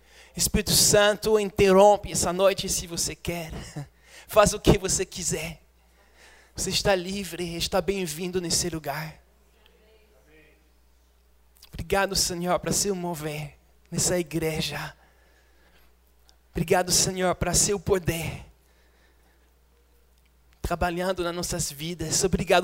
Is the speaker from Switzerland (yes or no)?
yes; Switzerland; Portuguese is a second language; eu sou da Suíça, então meu português é aquele suíço.